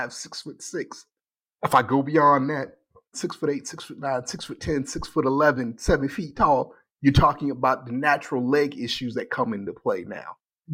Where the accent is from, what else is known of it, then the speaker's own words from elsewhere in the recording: Ohio, United States; I'm from Ohio and play in our AAU team that's based in Los Angeles.